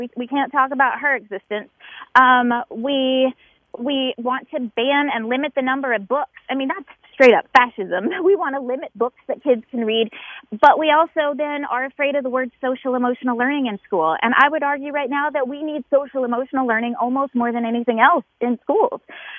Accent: Alabama, United States; also born or lived in Fort Leavenworth, United States / Lansing, United States; I grew up in Alabama. We, you know, shotguns in the back of the truck, going to school and all of that. I'm a military brat.

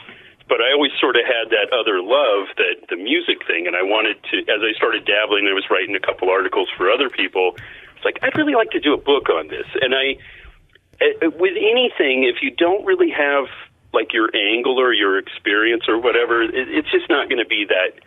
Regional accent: Portland, Oregon, United States; because this is where I grow up. You know, I grew up in Portland.

